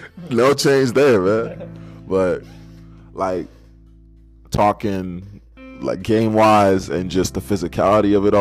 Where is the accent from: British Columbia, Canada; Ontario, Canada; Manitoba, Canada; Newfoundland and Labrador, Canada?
Manitoba, Canada; Winnipeg; because I'm originally from Winnipeg, which is in Canada.